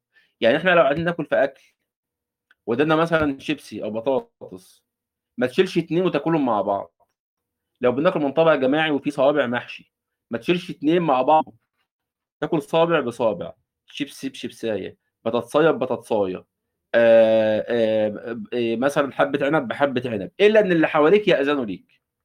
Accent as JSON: {"language": "Arabic", "country": "Egypt"}